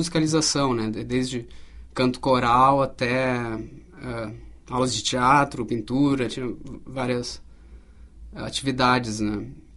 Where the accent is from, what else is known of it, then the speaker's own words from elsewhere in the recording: Ciudad del Este, Alto Paraná, Paraguay; also born or lived in Foz do Iguaçu; now in Brazil; nasci em Foz, mas eu morava em Cidade del Este, na época Stroessner, era o nome da cidade, que era um ditador do Paraguai na época, que era uma vila dos funcionários da Itaipu